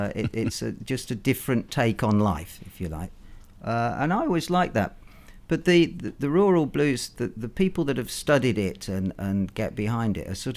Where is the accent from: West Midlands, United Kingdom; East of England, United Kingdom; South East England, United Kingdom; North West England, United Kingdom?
West Midlands, United Kingdom; Coventry; whereas I come from Coventry